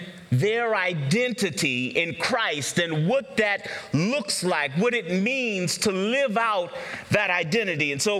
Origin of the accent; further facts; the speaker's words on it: the South, United States; growing up in the South, I didn't really understand the significance of having a garage other than a place for storage until I came up here